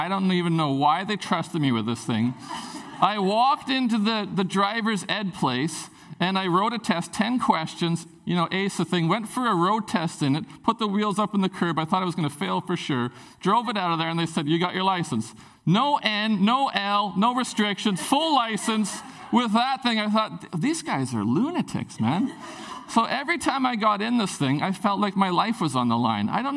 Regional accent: Prince Rupert, British Columbia, Canada; when I grew up in Prince Rupert

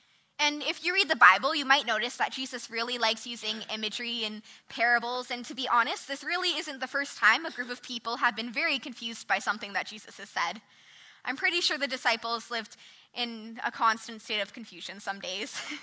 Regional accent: Toronto, Ontario, Canada; I'm actually from Toronto, Ontario. So that's a little bit far from here, just a little.

